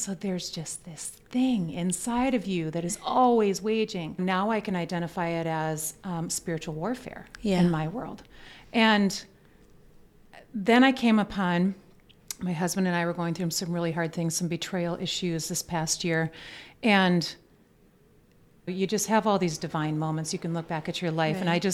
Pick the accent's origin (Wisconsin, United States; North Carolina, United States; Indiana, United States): Wisconsin, United States; now in Minnesota, United States; I grew up in Wisconsin, moved to Minnesota. Here we are.